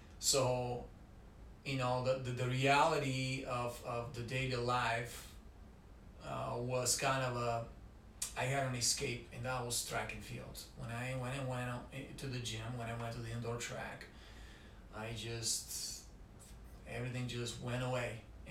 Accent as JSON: {"language": "English", "country": "Bulgaria", "moved": "as an adult", "lives_now": "United States", "said": "I am originally from Bulgaria. Went through high school and served 9 months in the military back home before I decided to jump on the plane and join University of Northern Iowa and get my degree there."}